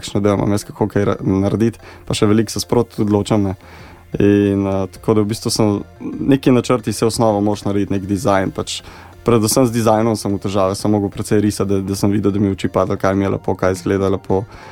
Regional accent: Borovnica, Central Slovenia, Slovenia; now in Podpeč, Slovenia; včasih sem iz Borovnice, sem se zdaj preselil na kraj jezero pri Podpeči

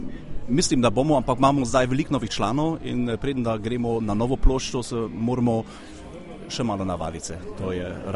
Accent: Moers, North Rhine-Westphalia, Germany; born there; Slovenian is a second language; Ampak jaz sem se rodil tukaj v Nemčiji, v Mörsu, pred 44 leti.

